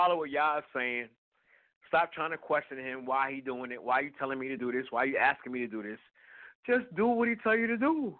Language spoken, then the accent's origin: English; New York City, New York, United States; Because I grew up in Harlem, in New York City, and they call me a house boy.